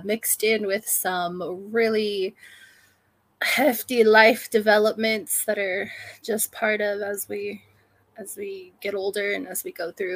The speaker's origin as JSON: {"language": "English", "town": "Gilroy", "region": "California", "country": "United States", "said": "I'm from Gilroy, California."}